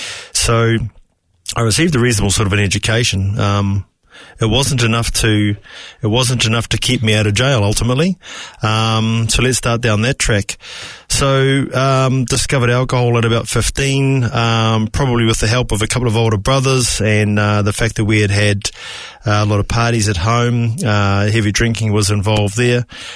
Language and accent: English; Beachhaven, Auckland, New Zealand; I grew up on the North Shore in what we these days refer to as a low socioeconomic area. So I grew up in Beachhaven, part of a large family in a state house, or what we call a Kaingaroa house these days.